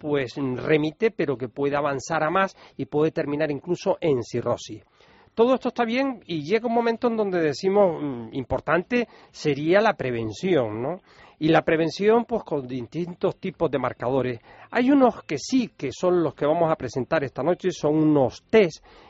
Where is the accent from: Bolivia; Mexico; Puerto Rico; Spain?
Spain; Canary Islands; Como diríamos en mi tierra, está usted un poquito fañoso.